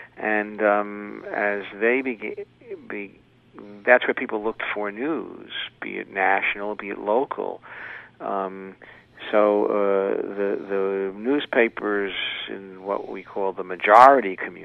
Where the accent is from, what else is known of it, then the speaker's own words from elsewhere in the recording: New York, United States; also born or lived in South, United States; And I grew up in New York, but lived in the South for 10 years from the late 60s to the 70s.